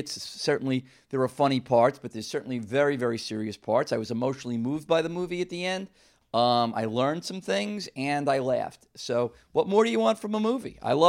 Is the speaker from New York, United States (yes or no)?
yes; New York City, New York, United States; I grew up in the Bronx, and very near that neighborhood